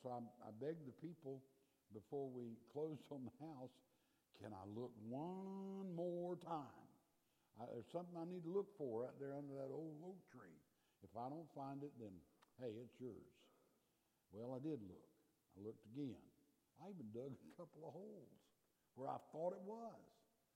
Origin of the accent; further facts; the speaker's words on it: Lake City, United States; As many of you know, I grew up in Lake City